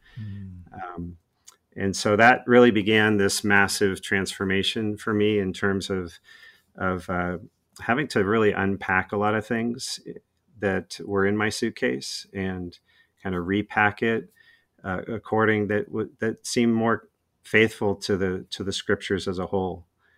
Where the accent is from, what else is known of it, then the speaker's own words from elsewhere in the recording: California, United States; And I originally from California. I grew up in the Bay Area.